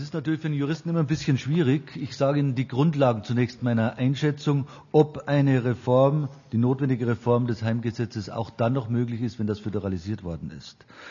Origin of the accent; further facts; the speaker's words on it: Bavaria, Germany; Es tut mir leid, dass ich auf Bayern als Bayer ab und zu da ein bisschen negativ hinweisen muss